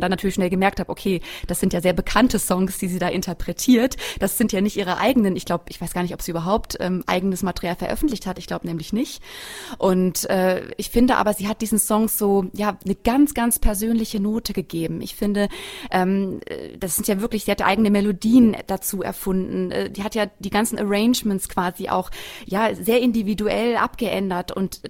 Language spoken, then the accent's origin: German; Sinn, Hesse, Germany; ich war 12, da habe ich das erste Mal in meinem Heimatdorf Sinn auf der Bühne gestanden